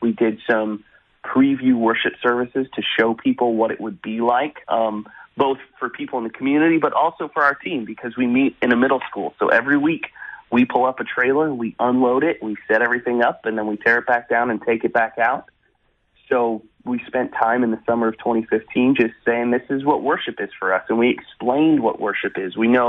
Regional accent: Houston, Texas, United States; and I grew up in Houston. She grew up in this area of Austin. And so coming back to Texas was a little bit of home for us.

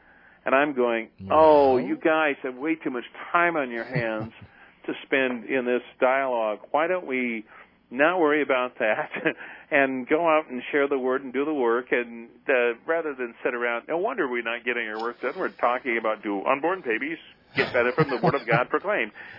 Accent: United States; Yeah, obviously, as an American who appreciates, values, and supports the distinction and the division between church and state

